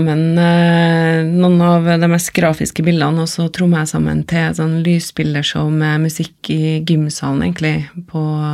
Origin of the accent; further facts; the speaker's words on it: Trondheim, Trøndelag, Norway; Og jeg har vokst opp i Trondheim, og Trondheimsfjorden, der vi har mye å lære oss.